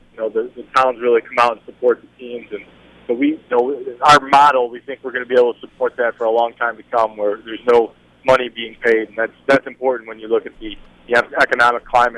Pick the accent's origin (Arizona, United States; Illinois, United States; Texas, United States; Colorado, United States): Illinois, United States; I grew up in Illinois and played, you know, IHSA athletics